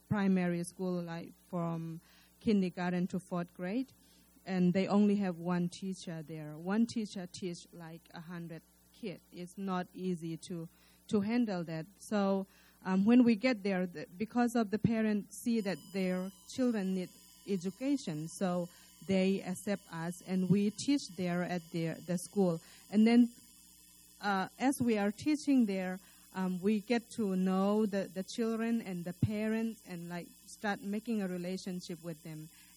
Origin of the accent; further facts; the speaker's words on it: Myanmar; English is a second language; I'm from Burma. And in Burma, we have so many, many different tribes. There is 8 major tribes in Burma. And in that each tribe, we have a lot of sub-tribes. Like I am one of the tribe called Chin.